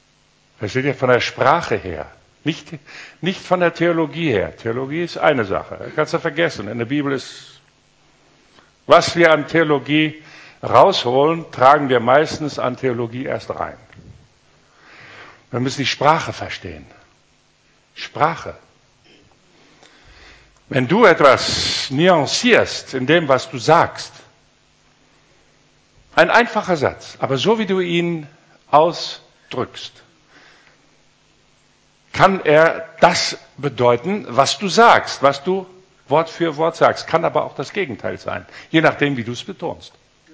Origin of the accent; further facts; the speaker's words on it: Germany; ich bin Deutscher, ich wohne hier, ich möchte gern das Flair, das hebräische Flair rüberbringen.